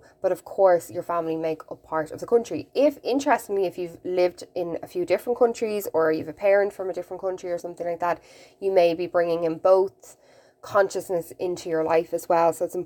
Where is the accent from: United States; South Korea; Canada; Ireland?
Ireland; We're a little bit begrudging sometimes of people who do well, and these are traits, let's say, of being Irish in inverted commas.